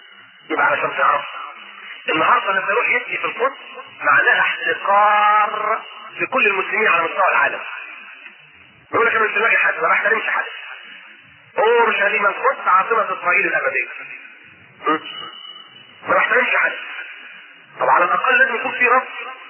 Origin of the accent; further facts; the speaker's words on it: Egypt; ومن قبله سليمان خاطر ومن قبله ايضا كان عندنا في مصر